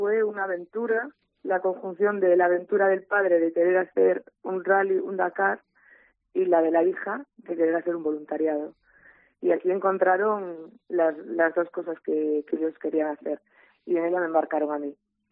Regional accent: Galicia, Spain; Somos los únicos gallegos que participamos

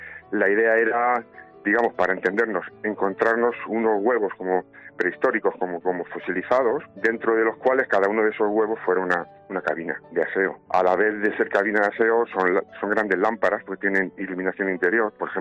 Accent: Toledo, Castilla-La Mancha, Spain; Y como toledano, no hay nada mejor que poder ver el Tajo útil

